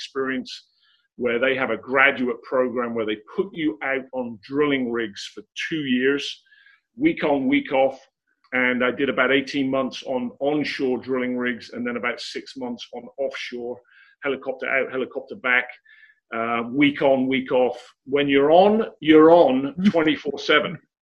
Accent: England, United Kingdom; accent: English; now in United States; Yeah, I'm English, obviously. You can tell that from my accent. American now, been here 21 years

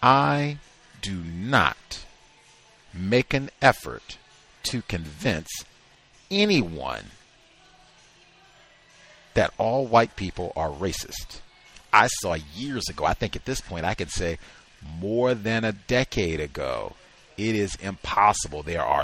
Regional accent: Virginia, United States; born there; I was born in Virginia. How would I not know Martinsville?

